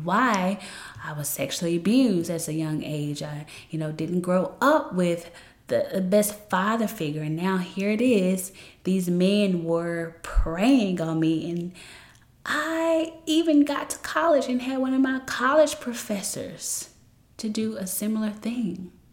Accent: Memphis, Tennessee, United States; Around 17 years old, if you didn't know, I am from Memphis, Tennessee.

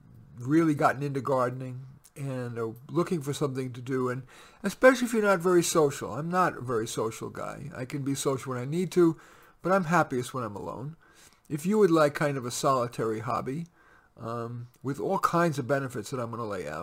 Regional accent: Flushing, New York, United States; also born or lived in Bronx; I was born in the Bronx, grew up in Flushing, Queens, an urban New York Jewish kid, and yet I really love gardening.

